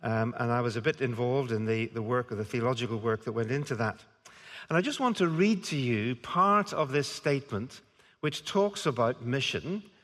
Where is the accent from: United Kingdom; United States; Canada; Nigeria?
United Kingdom; Then we're British, so we don't do that sort of thing.